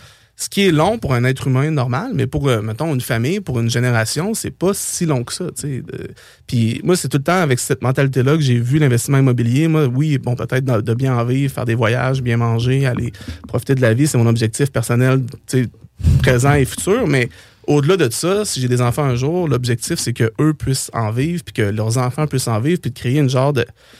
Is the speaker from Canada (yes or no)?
yes; Saint-Henri, Quebec, Canada; Moi, je viens de Saint-Henri, donc ultimement, les terrains que j'ai achetés viennent de peut-être 10 minutes de où ce que j'ai grandi.